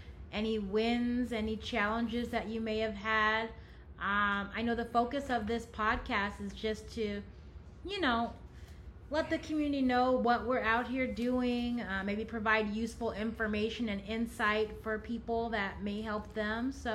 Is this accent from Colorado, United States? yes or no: no; Nebraska, United States; now in Crestwood, United States; So I was born and raised in Nebraska, you know, Midwest, really low key. And I feel like Oldham County is about as close as I could get to feeling like I'm back at home.